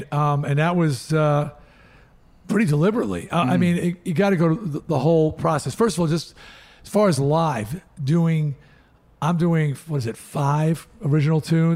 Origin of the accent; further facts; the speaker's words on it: New York, United States; And we're just from New York, you know, like playing biker bars and stuff.